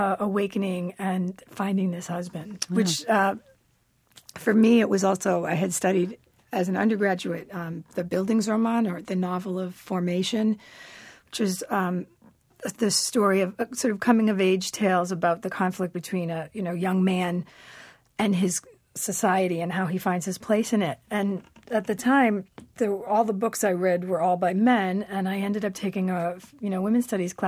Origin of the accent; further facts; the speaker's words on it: Watertown, Massachusetts, United States; I grew up in the Armenian community of Watertown, Massachusetts, attending the Armenian Evangelical Church and local public schools, and grew up in a house with my Armenian grandmother.